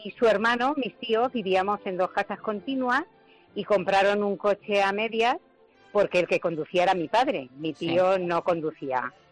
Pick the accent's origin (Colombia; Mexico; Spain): Spain; Almansa, Castilla-La Mancha; Yo soy de Almansa, que te sonará bastante.